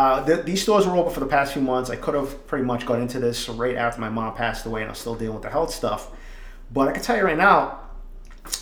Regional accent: East Boston, Massachusetts, United States; When I was a kid growing up, I grew up in East Boston. Everybody fucking knew a weed dealer.

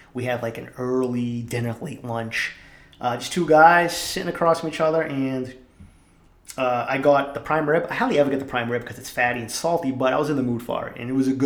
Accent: Boston, Massachusetts, United States; growing up in East Boston, and I think some of that's still in me, growing up around the criminals and seeing how that is

